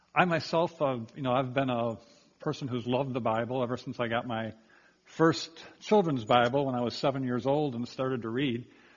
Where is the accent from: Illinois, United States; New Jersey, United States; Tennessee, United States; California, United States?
Illinois, United States; Chicago; My wife and Gail and I moved here 16 years ago to Lancaster County, and I was originally from the Chicago area